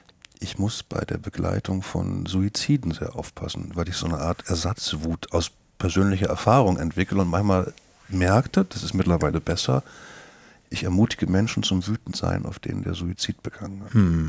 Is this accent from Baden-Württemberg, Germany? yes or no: no; Rostock, Mecklenburg-Vorpommern, Germany; Ich komme aus Rostock.